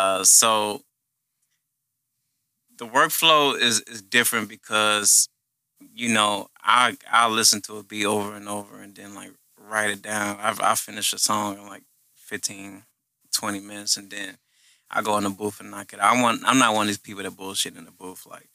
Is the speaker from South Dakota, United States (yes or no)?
no; Texas, United States; You know, I'm from Galveston County. I did some shit in Houston, but most of it was local.